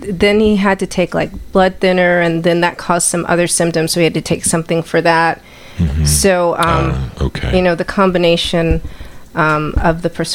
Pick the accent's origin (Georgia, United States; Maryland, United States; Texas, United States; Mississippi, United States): Georgia, United States; Atlanta; also born or lived in Chicago / Sturtevant; So I was born in Chicago. I lived in Sturtevant, Wisconsin for a little bit, but most of my childhood was in Atlanta.